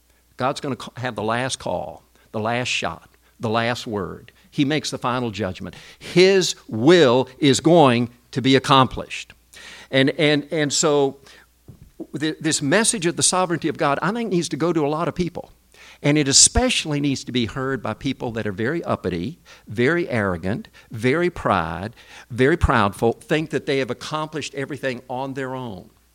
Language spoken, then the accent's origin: English; South Korea; You know, growing up in Korea as a child, even before it made any sense to me